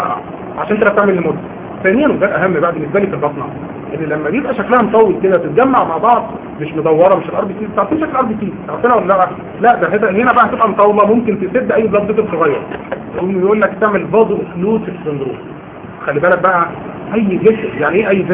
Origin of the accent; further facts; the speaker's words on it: Yemen; انا من اليمن وعارفه مش كل اليمنيين يعني